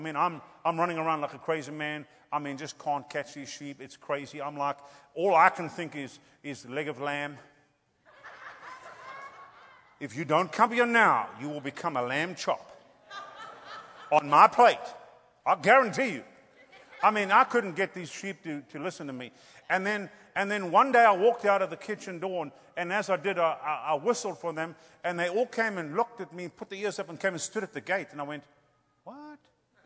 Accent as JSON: {"language": "English", "country": "South Africa", "said": "And so back in South Africa, we bought some sheep. Well, yes, the deal. See, we're from Africa."}